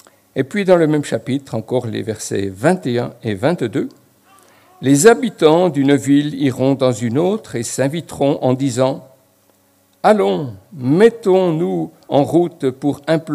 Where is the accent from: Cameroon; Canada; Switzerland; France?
Switzerland; Jura; accent: Franc-Comtois; moved away as an adult; Voilà, peut-être que certains reconnaissent un peu mon accent franc-comtois. Je suis en fait suisse d'origine. Jurassien du canton du Jura. Et puis, après 21 années passées dans mon pays de Suisse, je suis parti à Nogent-sur-Marne